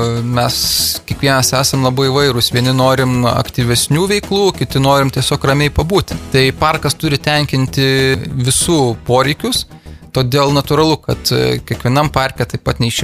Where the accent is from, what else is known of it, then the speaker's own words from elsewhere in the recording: Kaunas, Kaunas County, Lithuania; Iš tikrųjų, mes kauniečiai šviesų parką vadinam